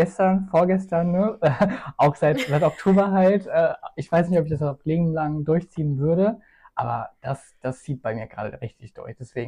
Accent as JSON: {"language": "German", "town": "Wiesbaden", "region": "Hesse", "country": "Germany", "said": "ich bin 21 Jahre alt, ich komme aus Wiesbaden"}